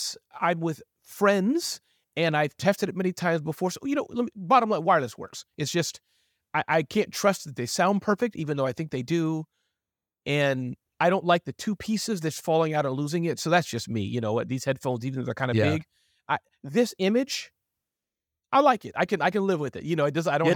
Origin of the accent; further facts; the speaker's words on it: Mississippi, United States; When I was growing up in Mississippi, my great-great-grandmother